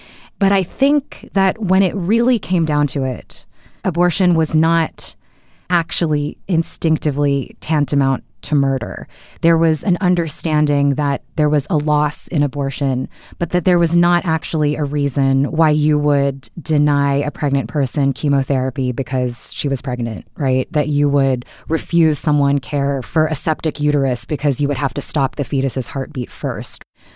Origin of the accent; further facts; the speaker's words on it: Houston, Texas, United States; I grew up in Texas, in Houston, actually, where the clinic that Stefania just visited is located.